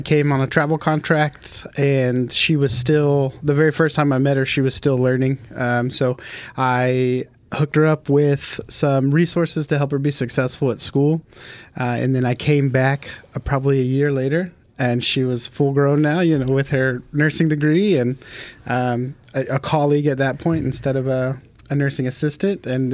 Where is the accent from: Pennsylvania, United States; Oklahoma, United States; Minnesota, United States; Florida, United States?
Oklahoma, United States; No, I'm actually from Oklahoma. I was born in Oklahoma and then joined the military and moved all over.